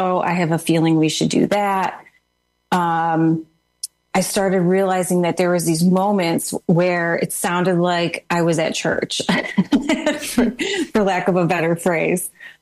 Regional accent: United States; the same kind of Christianity that I grew up in the United States.

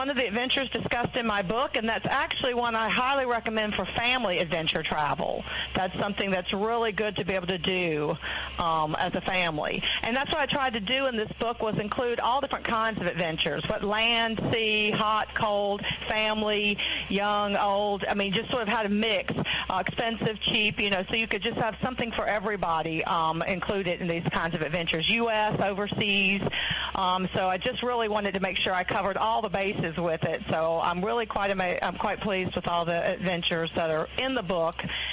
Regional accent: South Carolina, United States; The Low Country, I'm from the South Carolina Low Country, so no book on adventure travel, I think, is complete without a discussion of that.

